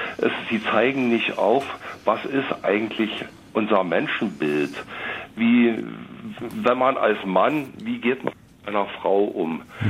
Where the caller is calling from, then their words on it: Berlin, Germany; moved away; ursprünglich stamme ich aus Berlin und stamme aus Pankow, aber bin da schon seit 20 Jahren nicht mehr.